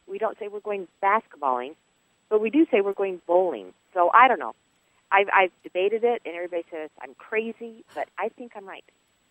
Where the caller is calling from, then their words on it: Scottsdale, Arizona, United States; Scottsdale, Arizona.